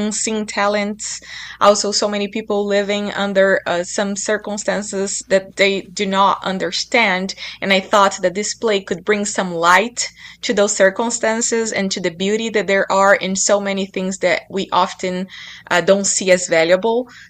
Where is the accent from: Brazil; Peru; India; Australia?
Brazil; English is a second language; now in Los Angeles, United States; I'm from Brazil originally. And when I came to Los Angeles